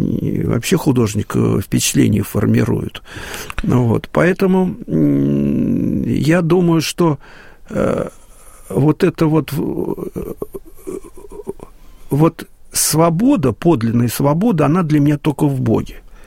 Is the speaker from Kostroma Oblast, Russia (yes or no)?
no; Moscow, Russia; Но я родился у Рижского вокзала и с детства слышал гудки паровозов и звон колокольный нашего храма, который там рядом стоит, рядом с нашим двором.